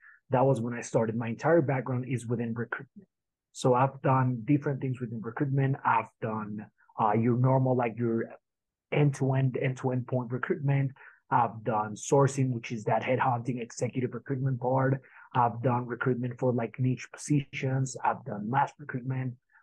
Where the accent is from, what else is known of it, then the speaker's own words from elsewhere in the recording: Mexico; also born or lived in Brazil; I'm from Mexico. I moved to Brazil for that year for work, and then I came back.